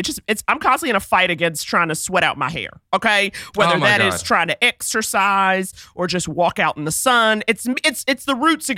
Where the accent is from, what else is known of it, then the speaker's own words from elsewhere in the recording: Harlem, New York, United States; I grew up in Harlem. People go, ooh, fancy. And I'm like, honey, I'm from a pre-Red Rooster Harlem.